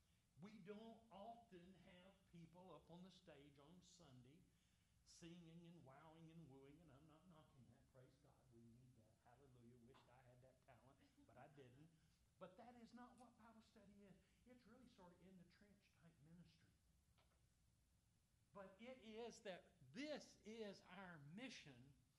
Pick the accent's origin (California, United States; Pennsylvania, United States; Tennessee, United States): Tennessee, United States; Memphis; I'm from Tennessee. I'm from Memphis.